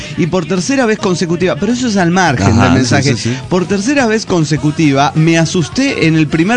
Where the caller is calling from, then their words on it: Guadalajara, Jalisco, Mexico; de Guadalajara.